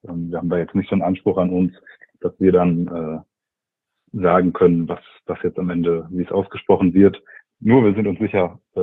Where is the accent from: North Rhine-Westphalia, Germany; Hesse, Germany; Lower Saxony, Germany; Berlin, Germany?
Lower Saxony, Germany; Osnabrück; Ja, ich bin ursprünglich aus Osnabrücker, deswegen, das ist immer eine Definitionssache, ob das noch als Nordlicht durchgeht, aber gehört ja zu Niedersachsen